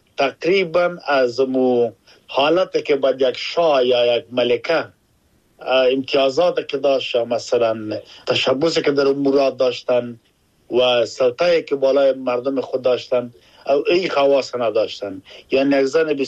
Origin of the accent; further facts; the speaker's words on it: Afghanistan; now in United Kingdom; ما افغان هستم در انگلستان زندگی می کنم، این که خود ما افغان هستم مسلمان هستم